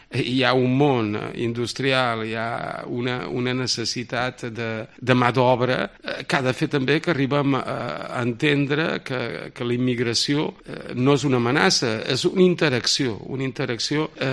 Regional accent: Balearic Islands, Spain; som menorquins, però el que ens uneix és la fe.

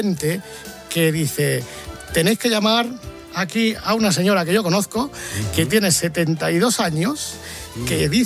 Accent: Zaragoza, Aragon, Spain; Y es que en mi pueblo, en Zaragoza, esta semanica estamos en fiestas, en las fiestas del Pilar.

